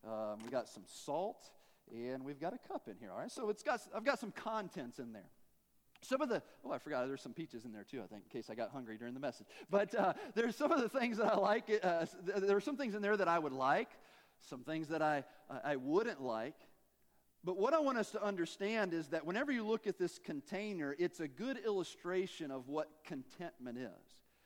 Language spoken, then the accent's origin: English; Tennessee, United States; I'm from Tennessee, and English wasn't real good for me, right?